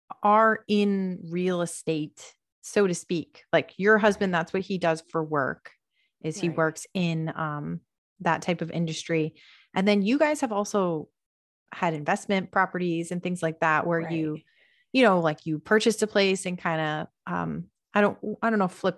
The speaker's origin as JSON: {"language": "English", "region": "Florida", "country": "United States", "lives_now": "Tennessee, United States", "said": "Rachel is in Texas and I'm in Tennessee, but we are actually from Florida."}